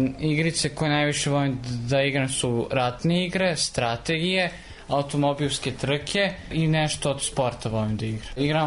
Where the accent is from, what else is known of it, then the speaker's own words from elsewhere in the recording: Belgrade, City of Belgrade, Serbia; ja sam iz Beograda, Vekino Brdo, idem u školu Dosite Bradović, sada idem u sedmi razred